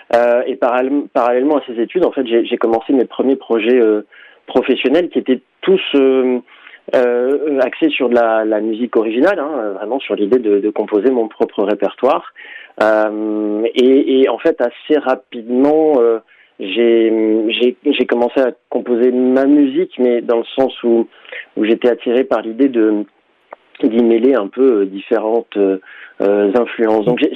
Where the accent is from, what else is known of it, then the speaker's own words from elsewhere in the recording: Menton, Provence-Alpes-Côte d'Azur, France; À Menton, voilà, je suis né à la frontière italienne.